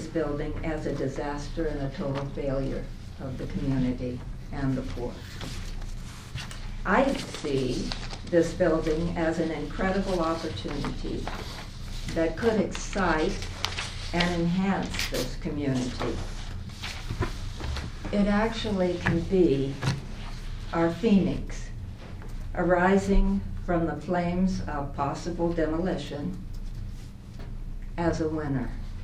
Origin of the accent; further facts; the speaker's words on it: California, United States; now in Brookings, United States; I'm relatively new to Brookings. I came from the Bay Area.